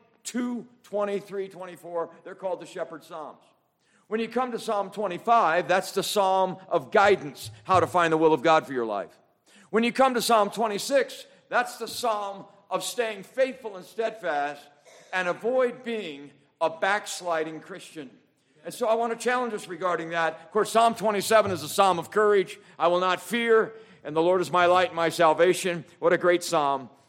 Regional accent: Montana, United States; I was raised in Montana for 30 years.

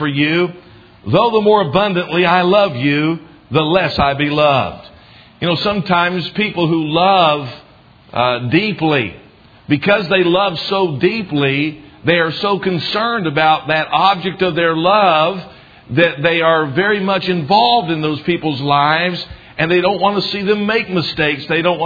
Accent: the South, United States; accent: southern; people were talking about my southern accent being just a little bit stronger because I was around them

